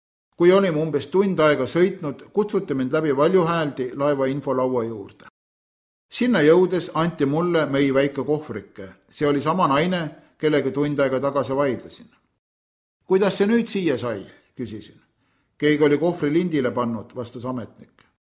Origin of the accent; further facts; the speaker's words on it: Hiiu County, Estonia; now in Vancouver, Canada; Mina tulen Kanadast, Vancouverist, aga muidu olen pärit Hiiumaalt, ütlesin.